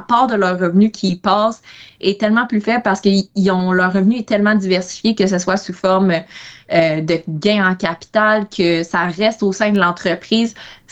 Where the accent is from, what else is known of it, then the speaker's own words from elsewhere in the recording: Quebec, Canada; En effet, je viens de l'Estrie, donc la 10 entre Sherbrooke et Montréal, c'est l'autoroute que j'emprunte beaucoup